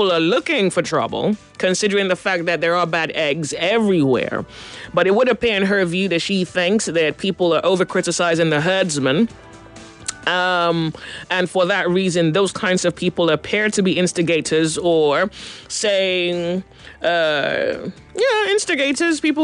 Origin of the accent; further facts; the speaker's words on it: Nigeria; but as a Nigerian living in Nigeria, having been a constant observer of the outcome between different, you know, different natives